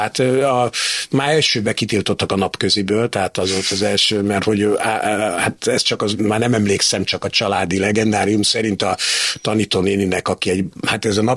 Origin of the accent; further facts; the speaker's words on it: Szombathely, Vas, Hungary; born there; moved away; 56-ban ő ott a Szombathelyen születtünk